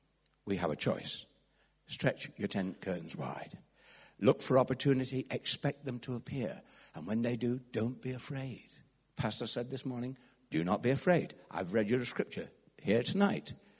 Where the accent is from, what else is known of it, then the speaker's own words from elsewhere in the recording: England, United Kingdom; being an Englishman, of course, who always wears a tie